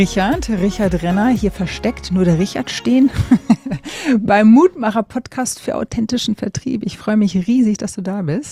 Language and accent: German; Hildesheim, Lower Saxony, Germany; Das ist übrigens nahe meiner Heimatstadt Hildesheim.